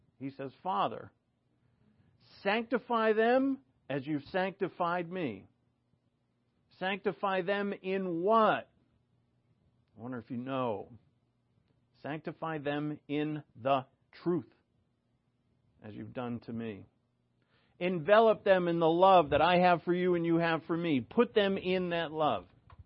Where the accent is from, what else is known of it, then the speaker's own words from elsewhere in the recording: New England, United States; When I say we, I think of us youngins back in the day when we're from New England.